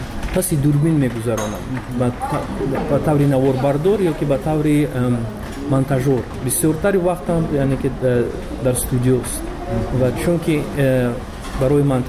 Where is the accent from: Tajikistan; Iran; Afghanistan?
Tajikistan; چون که در بیرون از مرز تاجیکستان موسیقی ما رو نزدیکتر میکند با وطنمون